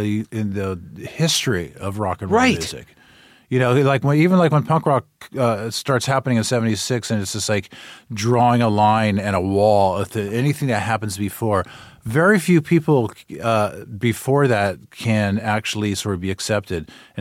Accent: South Miami, Florida, United States; born there; I was born in South Miami, so yeah, my family was all around South Miami and Coral Gables

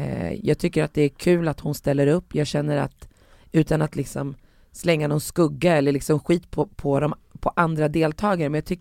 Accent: Sweden; jag är född och uppväxt i Sverige med två föräldrar, med båda mina föräldrar i Marocko. Norra och södra. Sen så är jag ju uppvuxen bara med min mamma i många år.

